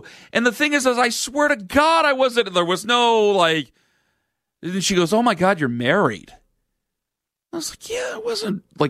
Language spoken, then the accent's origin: English; Canton, Ohio, United States; And being from Canton, Ohio, and having Bills fans come to my hometown and come to my area, and even being in Cleveland, they'll stop by camp and they'll go to Browns camp during that time and they'll go see that.